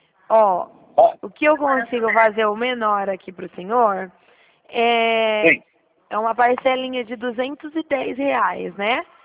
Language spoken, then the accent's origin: Portuguese; Dracena, São Paulo, Brazil; Eu sou de Dracena, o senhor conhece aqui?